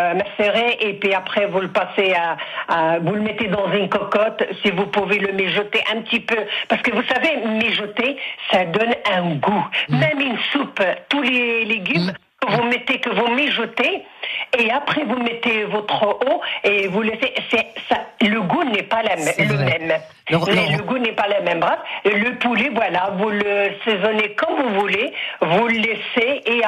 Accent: Tangier, Tanger-Tetouan-Al Hoceima, Morocco; De Tanger, du Maroc, de Tanger.

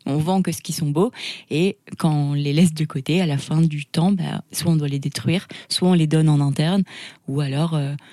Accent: Southern France, France; j'ai 27 ans et je suis la cofondatrice de Grise et je suis originaire du sud de la France.

